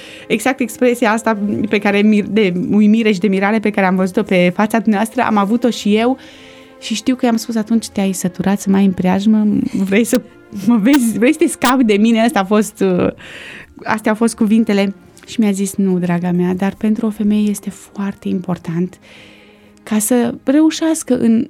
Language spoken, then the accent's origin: Romanian; Arad, Arad County, Romania; born there; Mă întorc însă la primii ani din viață, spuneam că m-am născut în Arad, sunt singură la părinți.